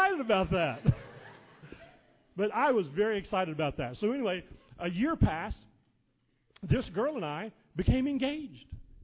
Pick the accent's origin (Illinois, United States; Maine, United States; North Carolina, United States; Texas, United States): North Carolina, United States; Thomasville; I grew up in North Carolina, in Thomasville, where they make the furniture.